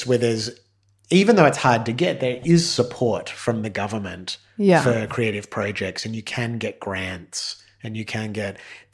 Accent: Australia; I'm Australian and I'm a musician

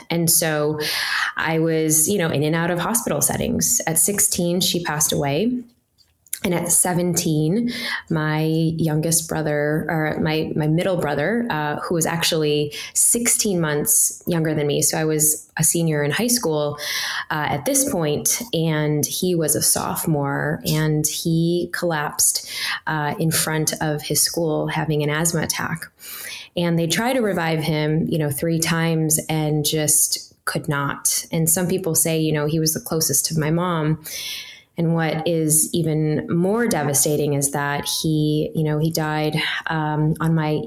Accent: Chicago, Illinois, United States; I grew up in Chicago, and you know, immigrant parent, immigrant story. And I was the oldest of 3 kids.

